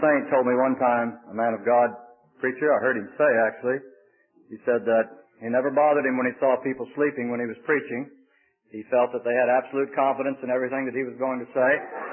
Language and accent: English; Florida, United States; We're just a little bit north of Orlando, so we're from Florida